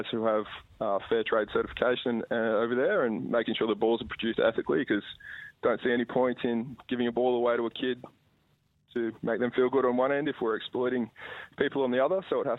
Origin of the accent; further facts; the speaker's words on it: Australia; Being Australian, we want to help Australian kids first.